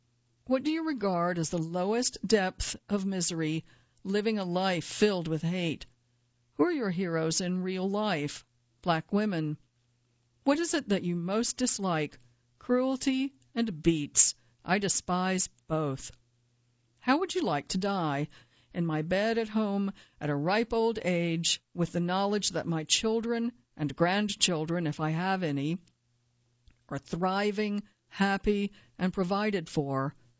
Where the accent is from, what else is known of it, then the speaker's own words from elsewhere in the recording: New York, United States; As a New Yorker and a terrible cook, I order takeout much more than I should.